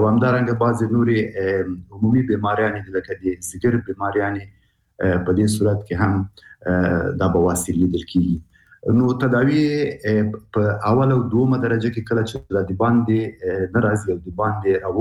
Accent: Afghanistan; موږ په عنعنوي شکل موږ افغانان شرمېږو

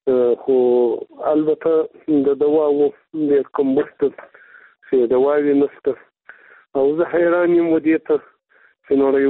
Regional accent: Afghanistan; موږ د افغانستان خلک یو

